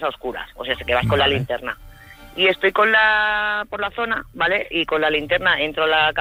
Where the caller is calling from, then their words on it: Castellón de la Plana, Valencian Community, Spain; Llamo de Castellón.